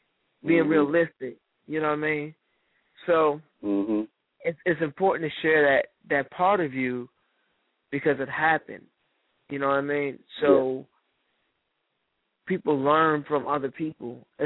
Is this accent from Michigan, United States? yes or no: yes; Detroit, Michigan, United States; my thing that I've seen a lot growing up in Detroit, literally seen a lot.